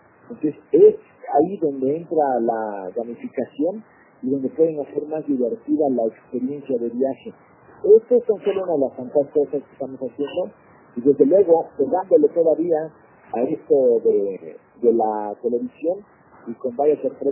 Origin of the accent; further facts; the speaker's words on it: Mexico; somos los propios mexicanos